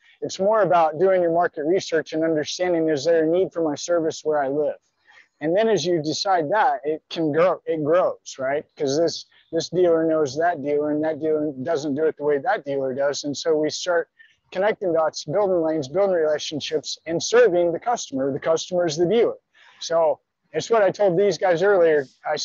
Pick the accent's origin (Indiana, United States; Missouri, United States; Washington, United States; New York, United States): Missouri, United States; Joplin; Obviously, I'm from Joplin. I'm familiar.